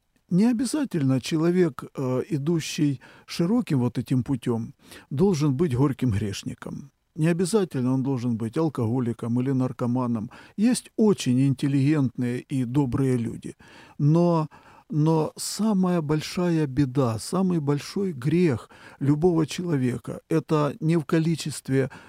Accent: Ukraine; я житель страны под названием Украина. Я украинец по национальности, и я священник в этом народе

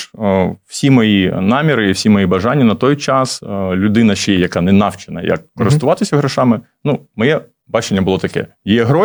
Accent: Kyiv, Ukraine; Так, я в Києві прожив 33 роки.

